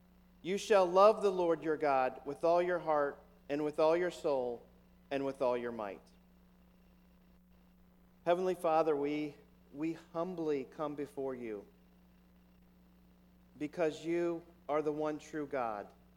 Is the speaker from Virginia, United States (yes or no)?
yes; Midlothian, Virginia, United States; If you grew up within maybe a couple miles of Washington, D.C., which I did, I grew up here in Midlothian